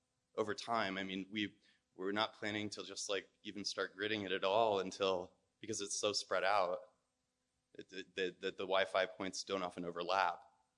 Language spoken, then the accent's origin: English; Los Angeles, California, United States; I'm from Los Angeles, and a couple of people in LA sort of have gotten frustrated